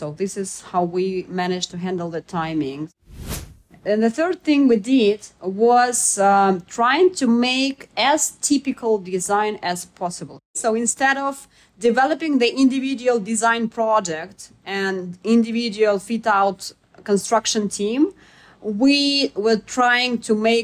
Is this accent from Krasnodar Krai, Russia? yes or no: no; Voronezh, Voronezh Oblast, Russia; English is a second language; I'm coming from Voronezh. This is the city of Russia, pretty big city. It's not that big as Moscow or St. Petersburg, but still it's the center of black soil region with 1 million of population living there. 500 kilometers from Moscow